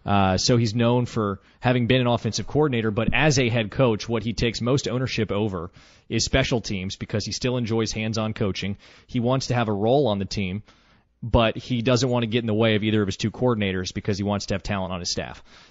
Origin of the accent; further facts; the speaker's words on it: Charlotte, North Carolina, United States; I grew up in Charlotte, and it's like, wait, we're supposed to like the Atlanta Braves? Aren't the Falcons and the Hawks like the natural rivals of Charlotte's teams?